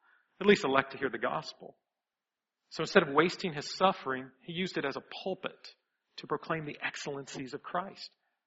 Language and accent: English; the South, United States; I grew up in the South, so this is the kind of stuff they made up in the hills, right?